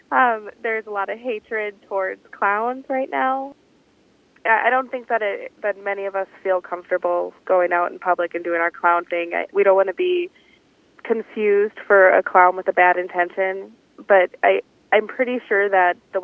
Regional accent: Minnesota, United States; Well, my mom... I grew up in Anoka County, and so and we had a big Halloween parade every year in October

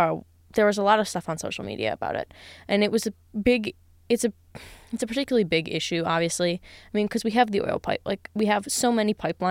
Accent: Alaska, United States; And growing up in Alaska and visiting Valdez, you still see the effects on the environment and the ecosystem decades later.

